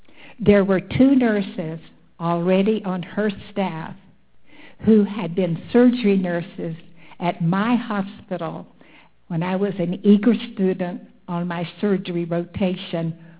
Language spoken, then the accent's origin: English; Florida, United States; born there; I was born in Central Florida 86 years ago to a hard-working truck and produce farmer, living without electricity or indoor plumbing until I was 16 years old.